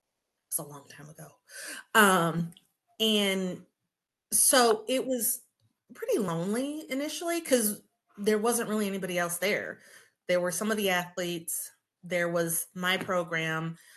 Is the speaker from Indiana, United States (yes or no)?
yes; Indiana, United States; also born or lived in Minnesota / Ohio / Pennsylvania / Illinois; So I was born in Minnesota, grew up in Indiana, did college and medical school in Ohio, did residency in Pennsylvania, and then Illinois for fellowship.